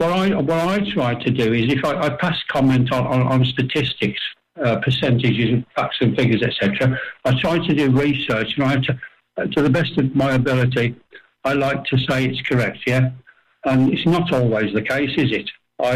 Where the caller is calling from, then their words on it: Balearic Islands, Spain; Good morning, everyone. … from Mallorca.